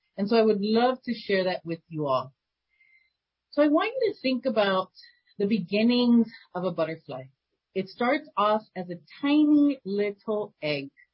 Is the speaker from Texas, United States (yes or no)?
no; California, United States; first language es; English is a second language; So my first language is Spanish. I learned English in school. I grew up in Southern California.